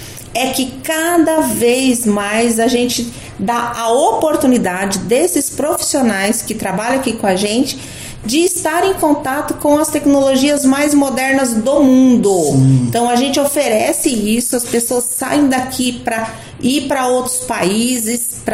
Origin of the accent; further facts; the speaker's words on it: Campo Grande, Mato Grosso do Sul, Brazil; born there; a gente nasceu aqui, viu, Zé? Muita gente, quando a gente nasceu em Campo Grande, Mato Grosso do Sul